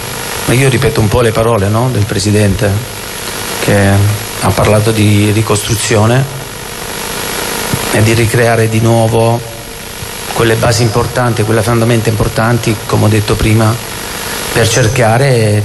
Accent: Lecce, Apulia, Italy; born there; Tu parli ad un uomo del sud, perché io sono nato a Lecce, quindi conservo le mie origini, le mie radici

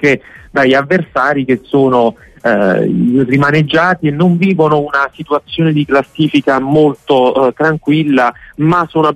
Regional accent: Naples, Campania, Italy; da napoletani

